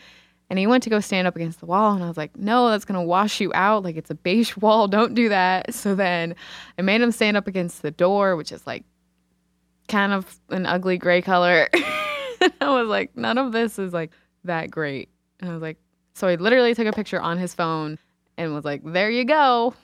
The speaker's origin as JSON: {"language": "English", "town": "Akron", "region": "Ohio", "country": "United States", "lives_now": "Columbus, United States", "said": "Yeah, I'm from the Akron-ish area, but we're in Columbus."}